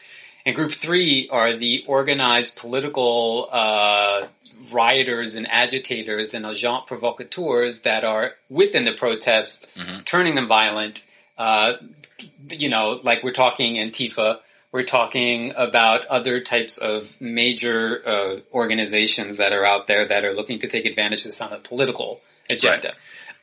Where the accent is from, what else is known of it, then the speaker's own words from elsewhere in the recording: New York City, New York, United States; Yeah, well, first of all, in New York City, I would like to just say I am a New Yorker also.